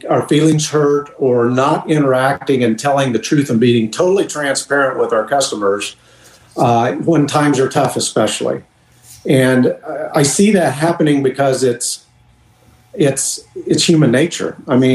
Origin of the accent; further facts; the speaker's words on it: Hays, Kansas, United States; And he owned a bear alignment garage in my hometown. And he took me under his wing, and I'd go to Indy every year as a kid. Vern Herman owned a shop in Hayes, Kansas.